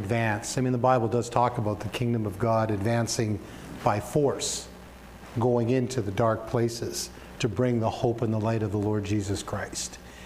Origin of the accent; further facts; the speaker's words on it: Canada; I'm a Canadian and all that.